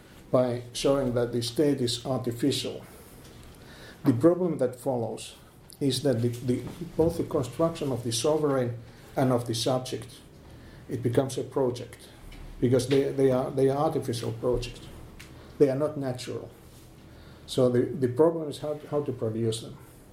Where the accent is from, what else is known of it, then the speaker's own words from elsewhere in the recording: Tampere, Pirkanmaa, Finland; and I come from Tampere, Finland.